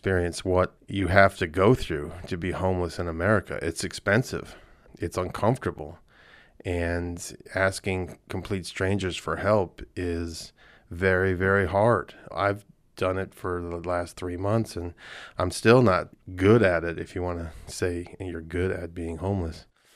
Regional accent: New York, United States; Being a New Yorker, I'm totally alien to complete strangers stopping you on the street and asking if you are okay.

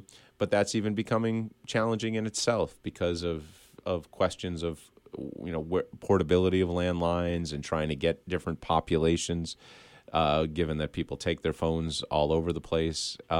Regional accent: Scranton, Pennsylvania, United States; I'm a native Pennsylvanian, so is my wife. We grew up in the Scranton area. We wanted, once we had our first child, to move back to eastern Pennsylvania.

